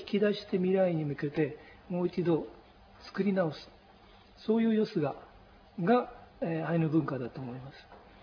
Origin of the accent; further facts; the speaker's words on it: Obihiro, Hokkaido, Japan; 帯広で育ってますから北海道のことよく分かってるし